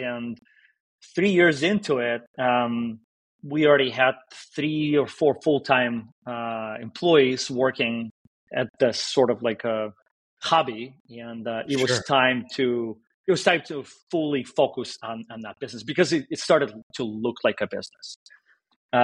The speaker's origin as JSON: {"language": "English", "country": "Russia", "moved": "as an adult", "lives_now": "United States", "said": "So I'm Russian. I came from Russia when I was 19."}